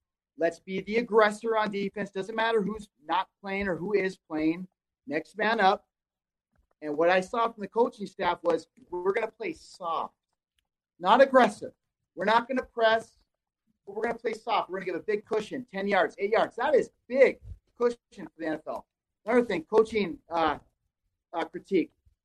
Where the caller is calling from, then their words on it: Minnesota, United States; Hey, fellas. Iron Range.